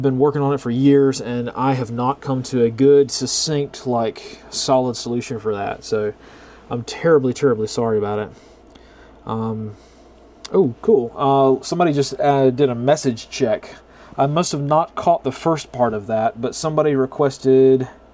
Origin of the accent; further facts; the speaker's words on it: United States; Yeah, I'm American, sorry.